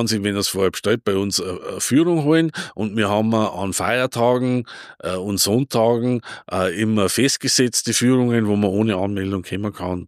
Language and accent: German; Bavaria, Germany; da, wo ich herkomme, aus dem platten Land, aus dem Vorwald sozusagen